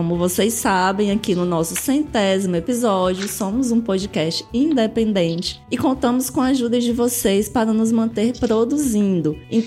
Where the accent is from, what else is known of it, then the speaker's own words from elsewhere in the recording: Ceará, Brazil; Eu não recebi green card cearense, não. Eu sou cearense mesmo, toda naturalzinha.